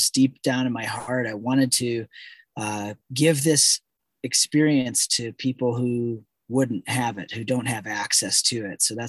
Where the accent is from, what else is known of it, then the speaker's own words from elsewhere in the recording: Wisconsin, United States; moved away as an adult; now in Sandpoint, United States; I grew up in Wisconsin, moved to Idaho when I was 18